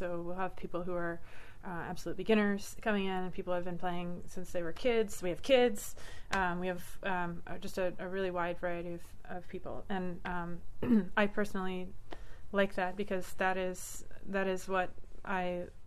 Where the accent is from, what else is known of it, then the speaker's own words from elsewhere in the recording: Fairbanks, Alaska, United States; I try to model our program off of the way that I was raised here in Fairbanks.